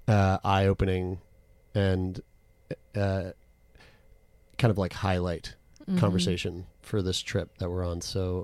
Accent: Canada; one thing that we're from Canada.

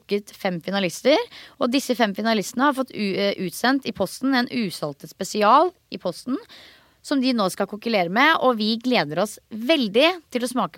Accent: Skien, Telemark, Norway; jeg kom fra Skien og hun bodde i Tønsberg

